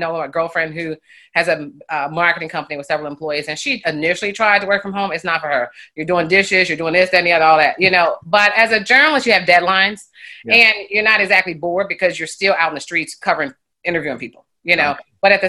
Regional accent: Kansas City, Missouri, United States; also born or lived in Columbia, United States / Las Vegas, United States; So yeah, so my first job, I'm from Kansas City, Missouri.

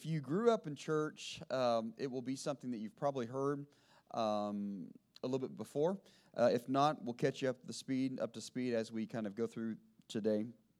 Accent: Oklahoma, United States; also born or lived in Texas; now in North Augusta, United States; I grew up in Oklahoma, went to college in Texas, stayed in Texas. I work in Georgia, and we live in South Carolina.

